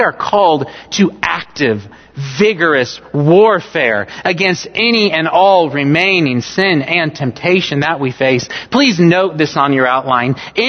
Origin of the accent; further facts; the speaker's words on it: California, United States; Growing up in California, I always wondered how I could get a license to kill.